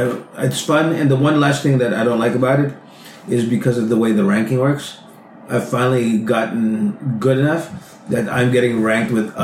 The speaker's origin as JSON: {"language": "English", "country": "Philippines", "said": "For those people who don't know, Louis and I, we're from the Philippines."}